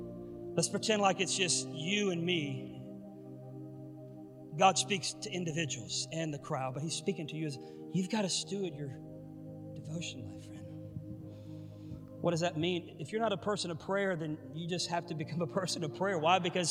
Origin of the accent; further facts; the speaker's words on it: Pensacola, Florida, United States; born there; my mother's mother in Pensacola. I was born in Pensacola.